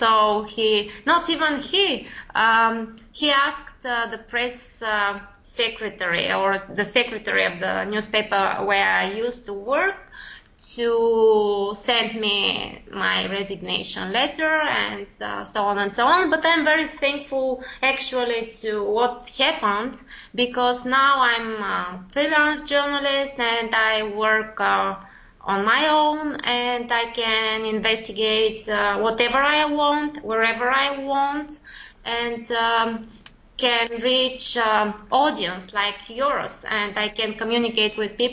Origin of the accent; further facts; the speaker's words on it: Bulgaria; English is a second language; I know that people are not much familiar with my country. Bulgaria is a former communist country, and I don't have much memory of that time. I spent almost 6 years in communism